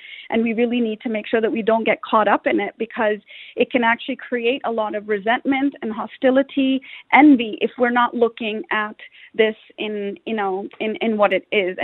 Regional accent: Pakistan; I have to say Pakistan because I am from Pakistan.

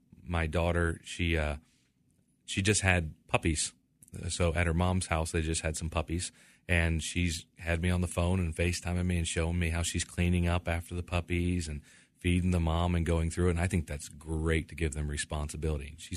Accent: Tampa, Florida, United States; also born or lived in Texas; So I actually grew up here and I grew up in the Tampa Bay area

